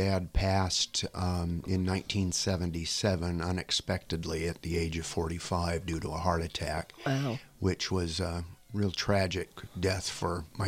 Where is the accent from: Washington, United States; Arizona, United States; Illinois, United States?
Washington, United States; Port Townsend; I was born in Port Townsend. I've lived here all my life, with the exception of when I went to school, college.